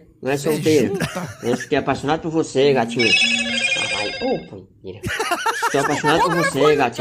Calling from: Rio Grande do Norte, Brazil; do Rio Grande do Norte.

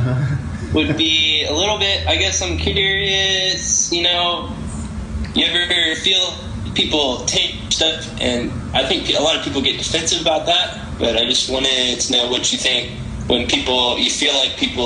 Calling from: Memphis, Tennessee, United States; Well, right now I'm in Memphis, typically reside in Gainesville, Florida.

